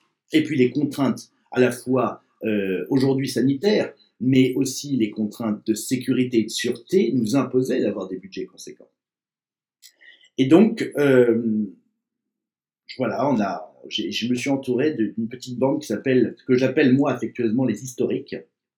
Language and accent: French; Versailles, Île-de-France, France; je n'habite pas à la campagne, hein, comme pauvre petit malheureux, moi je suis de Versailles, et travaillant à Paris